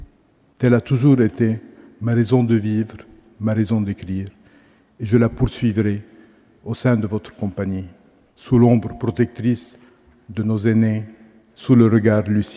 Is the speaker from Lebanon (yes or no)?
yes; Lebanon; Liban, j'apporterai avec moi tout ce que mes deux patries m'ont donné. Mes origines, mes langues, mon accent, mes convictions, mes doutes